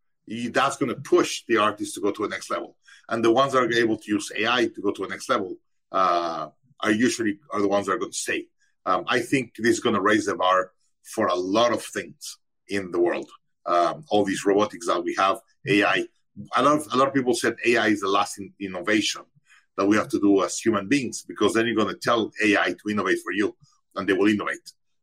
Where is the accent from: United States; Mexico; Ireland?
Mexico; As I said, I'm originally from Mexico.